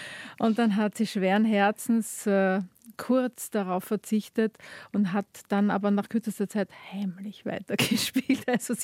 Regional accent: Graz, Styria, Austria; born there; Ich bin ja in Graz geboren, das ist in der Steiermark, die Hauptstadt der Steiermark.

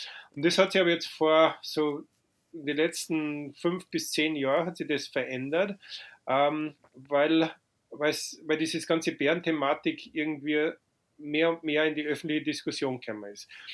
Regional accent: Freyung, Bavaria, Germany; also born or lived in Lower Franconia; Und deswegen bin ich im Unterfranken geboren, habe dann in Oberbayern meine Kindheit verbracht und dann, wie ich 9 Jahre etwa, sind wir eben nach Freyung gezogen im Bayerischen Wald. Und dort bin ich dann geblieben, bis ich zum Studieren angefangen habe.

